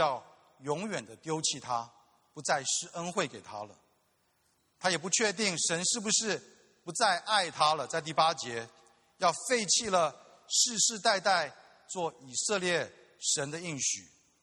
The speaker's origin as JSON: {"language": "Chinese", "country": "Taiwan", "tie": "born or raised there", "said": "因为我跟若晴，我们是在台湾的都市长大，我们没有坐过马车，连马好像都没有看过啊。"}